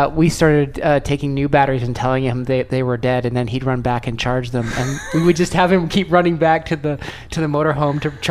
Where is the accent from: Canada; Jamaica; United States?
Canada; Vancouver, British Columbia; I'm actually from Vancouver, Canada, actually.